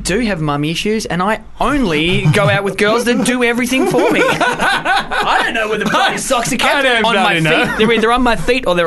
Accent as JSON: {"language": "English", "country": "United Kingdom", "accent": "Australian", "said": "We're British. I am. I have an Australian accent, but I'm British as well."}